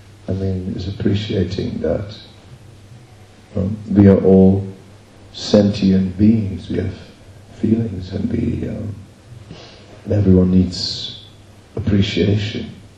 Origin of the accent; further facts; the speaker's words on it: Netherlands; Externally, we're all different, I'm from the Netherlands.